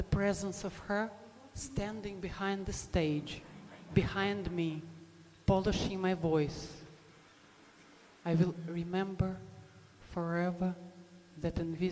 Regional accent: Gorky, Nizhny Novgorod Oblast, Russia; I was born in Gorky. Gorky that stands on two great energies, the Volga and the Oka. My fluid inner comes from there.

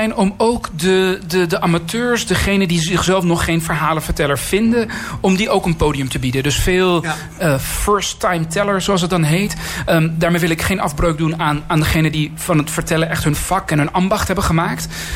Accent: Amsterdam, North Holland, Netherlands; also born or lived in Iran; Een doodnormale Amsterdamse jongen, dat ben ik. Maar ik ben geboren in Iran.

